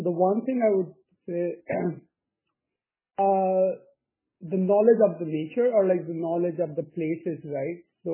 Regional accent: India; I'm from India

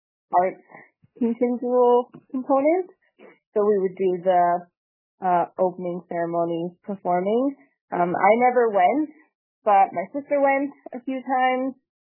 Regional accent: Whitehorse, Yukon, Canada; I'm from Whitehorse.

